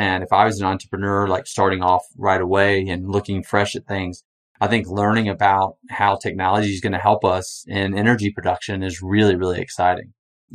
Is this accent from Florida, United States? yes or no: no; Texas, United States; I grew up in Texas hunting myself.